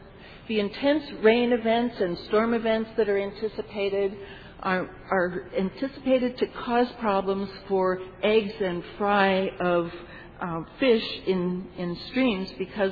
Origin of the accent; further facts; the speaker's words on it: Puerto Rico; now in Minnesota, United States; I grew up in Puerto Rico, and trust me, Kansas seems pretty nice in comparison to some of those tropical temperatures. And one of the reasons I moved to Minnesota was to avoid those, in fact.